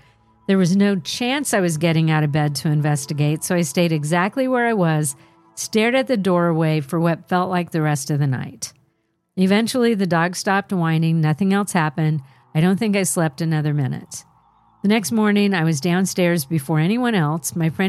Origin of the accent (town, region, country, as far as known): Georgetown, South Carolina, United States; born or raised there